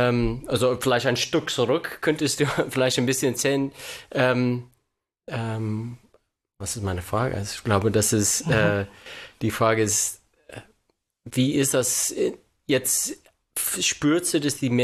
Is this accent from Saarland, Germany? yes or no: no; Aachen, North Rhine-Westphalia, Germany; Ich komme aus Aachen